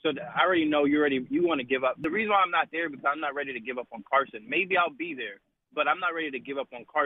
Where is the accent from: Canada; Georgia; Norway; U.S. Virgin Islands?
U.S. Virgin Islands; born there; I'm not from Philly. I was born in the Virgin Islands, so we don't have a team.